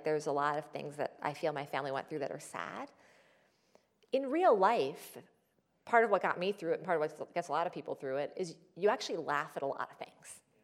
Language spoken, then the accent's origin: English; Queens, New York, United States; I would say that where I grew up in Queens, similarly to certain neighborhoods in Chicago, is incredibly diverse.